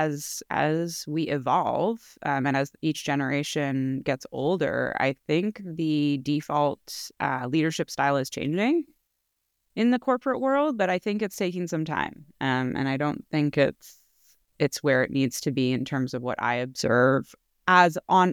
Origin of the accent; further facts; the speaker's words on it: Canada; also born or lived in United States; We also lived in the States and we're Canadian.